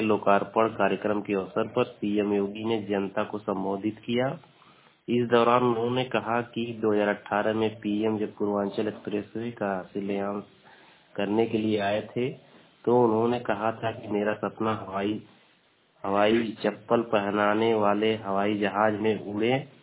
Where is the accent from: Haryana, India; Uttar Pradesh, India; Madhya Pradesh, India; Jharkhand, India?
Uttar Pradesh, India; Azamgarh; मैं आजमगढ़ का निवासी हूँ।